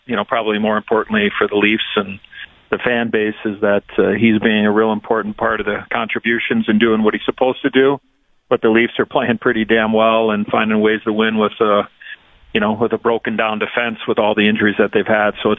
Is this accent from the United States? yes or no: yes; Chicago, Illinois, United States; when I was a kid growing up in Chicago